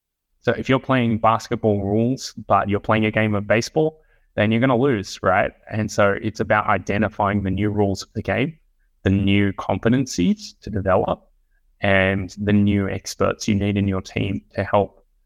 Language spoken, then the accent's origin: English; Australia; So it's kind of hard being an Australian to identify what are Australians good at and what are we bad